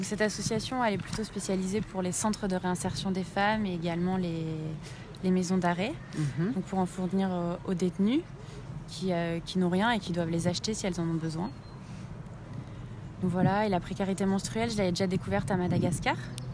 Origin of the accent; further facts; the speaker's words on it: Nouvelle-Aquitaine, France; Je suis originaire de Charente